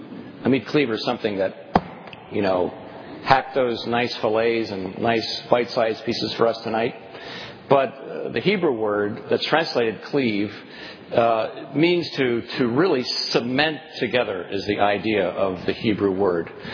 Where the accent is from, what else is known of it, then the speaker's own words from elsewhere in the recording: Pennsylvania, United States; We're from Lancaster County, Pennsylvania. She has horse and buggy Mennonite relatives. I have horse and buggy Mennonite relatives.